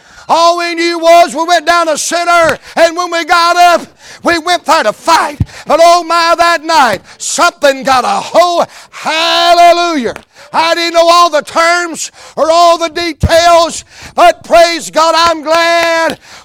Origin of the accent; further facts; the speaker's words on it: the South, United States; Because I'm from the South, I'm going to call him Bubba.